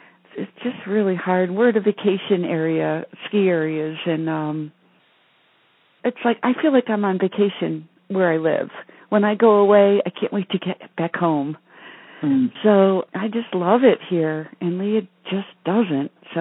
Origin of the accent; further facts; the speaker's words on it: Massachusetts, United States; now in Vermont, United States; No, I'm from the Berkshires in Massachusetts, similar, mm-hmm. not too far away.